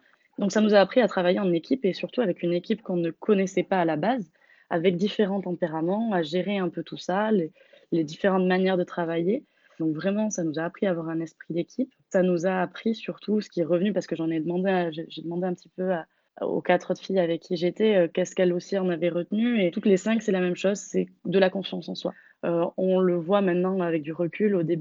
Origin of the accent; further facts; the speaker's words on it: South-West France, France; now in Brest, France; je viens du sud-ouest de la France et je suis montée sur Brest pour faire mon master à l'Université occidentale de Bretagne